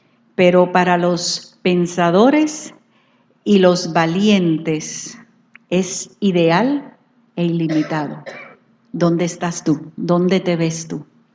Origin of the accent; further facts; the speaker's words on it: Panama; born there; also born or lived in United States / France; Hija de militar, yo nací en Panamá. Viví en distintos estados en Estados Unidos. Cuando pequeña viví en Francia 3 años.